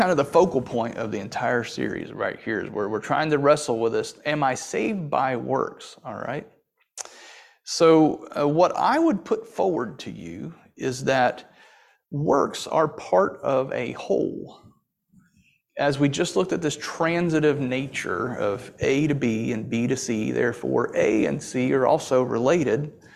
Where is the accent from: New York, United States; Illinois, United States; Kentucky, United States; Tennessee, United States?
Kentucky, United States; Louisville; I went through Cincinnati, but I'm originally from Louisville. That's where I started, all right?